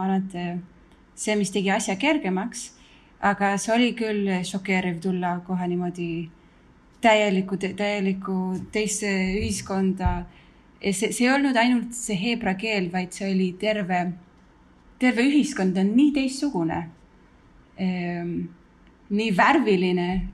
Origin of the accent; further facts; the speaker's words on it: Israel; ma kasvasin siin Iisraelis ja et ma õppisin siin